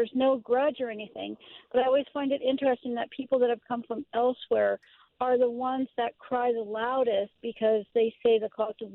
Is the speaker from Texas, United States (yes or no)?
no; San Francisco, California, United States; Okay, so I'm from San Francisco. I was born there, and I'm the fifth generation, and my own kids are sixth generation San Franciscans.